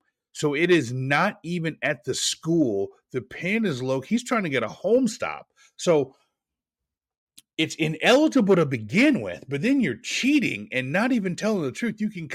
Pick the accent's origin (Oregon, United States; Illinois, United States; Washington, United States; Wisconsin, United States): Oregon, United States; being a kid from the Northwest, Lewis and Clark should be capitalized. I grew up in Oregon.